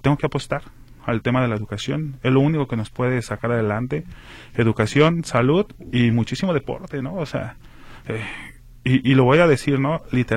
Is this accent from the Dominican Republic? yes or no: no; Mexico; Colonia El Retiro, y de ahí vengo. Yo vengo de la Colonia del Retiro, ahí tuve mi infancia, ahí tuve mi... no estudié la secundaria en El Retiro porque El Retiro no tiene secundaria